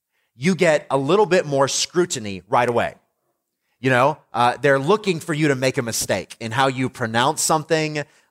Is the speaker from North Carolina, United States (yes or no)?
no; Tennessee, United States; also born or lived in Indiana; I was born in Indiana, lived there till I was just after fifth grade, and we moved to Tennessee, where my parents still live in the same house.